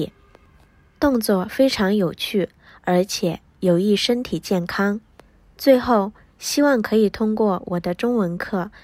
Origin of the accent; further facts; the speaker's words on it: Hunan, China; 。中国の湖南省の出身です。